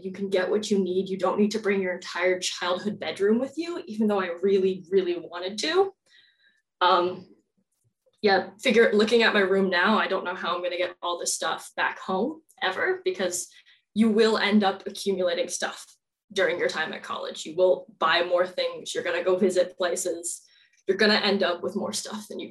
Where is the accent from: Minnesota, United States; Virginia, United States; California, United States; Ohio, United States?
California, United States; Yeah, so I was coming from Southern California. So as my parents joke, about as far as I could get.